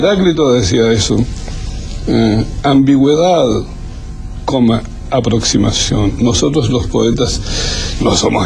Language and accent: Spanish; Lebu, Biobío, Chile; cuando estaba tronando y relampagueando encima de mi casa pobre allá de mi tierra de Lebu